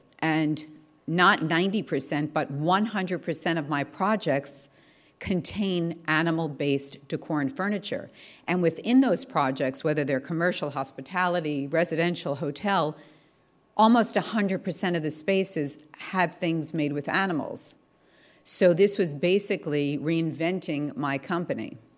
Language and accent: English; New York, United States; I'm from New York originally, and they were born in the winter, very cold winter in January.